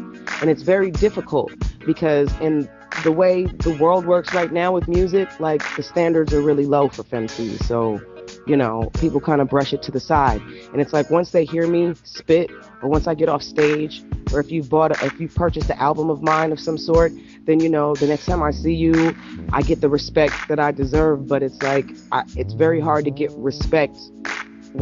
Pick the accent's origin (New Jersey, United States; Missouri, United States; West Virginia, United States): New Jersey, United States; moved away as an adult; also born or lived in New York; I am from the New York, New Jersey area. I was born in New York and raised in New Jersey. That is basically what I consider to be my home.